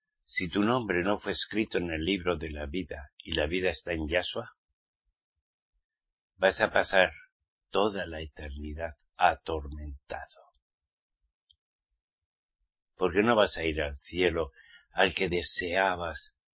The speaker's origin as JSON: {"language": "Spanish", "region": "Basque Country", "country": "Spain", "tie": "born there", "said": "Yo también fui católico, apostólico. Y romano, eso decían, aunque yo no nací en Roma. No. En el País Vasco. España."}